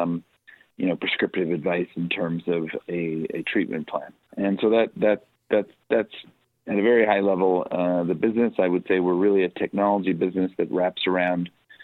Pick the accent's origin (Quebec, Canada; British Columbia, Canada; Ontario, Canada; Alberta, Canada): Quebec, Canada; Montreal; I'm born and raised in Montreal, Quebec, and so Canada is obviously dear to me.